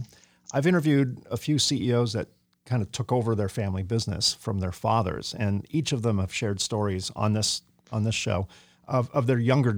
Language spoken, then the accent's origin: English; California, United States; And, you know, I grew up in California. We don't have large swaths of land, you know, that houses are built on like other parts of the country.